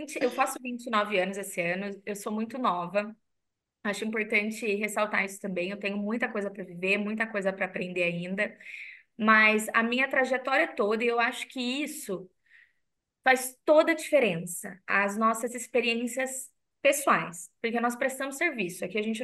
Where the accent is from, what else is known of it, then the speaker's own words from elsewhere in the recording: São João da Boa Vista, São Paulo, Brazil; mas eu sou de São João da Boa Vista, uma cidade super pequena, na época ainda menor, era ainda menor